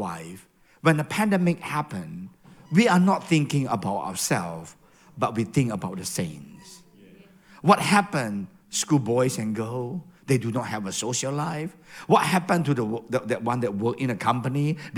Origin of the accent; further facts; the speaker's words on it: Indonesia; In Indonesia, I know that Abba, Brother Abba and Leo and Lily and all, we are from Indonesia.